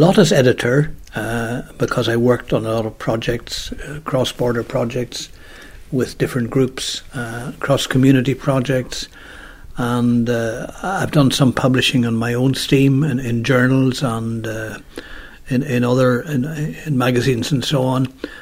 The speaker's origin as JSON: {"language": "English", "town": "Rattore", "region": "Northern Ireland", "country": "United Kingdom", "tie": "born or raised there", "said": "Well, I grew up here on this farm. So I've lived all my life here in County Tyrone, in the townland of Rattore, beside Clogher."}